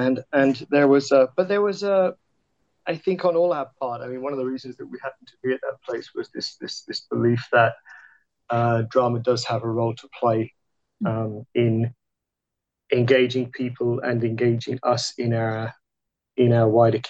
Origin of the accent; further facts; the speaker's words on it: England, United Kingdom; moved away as an adult; now in Belgrade, Serbia; I'm from England originally, and I've been now based in Serbia for nearly 20 years. So I live in Belgrade in Serbia.